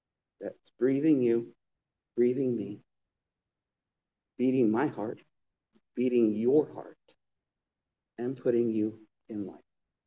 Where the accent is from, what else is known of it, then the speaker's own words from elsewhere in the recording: Provo, Utah, United States; All right, so I'm a Utah kid, right? I was born in Provo, Utah.